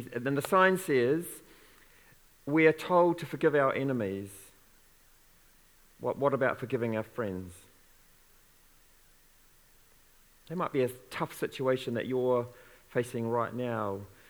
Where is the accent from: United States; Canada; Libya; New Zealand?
New Zealand; Te Arawa, East Cape; I grew up in Te Arawa, right on the East Cape, a town of 200 people. And when I came to Nainai at the age of 10, I knew I was different.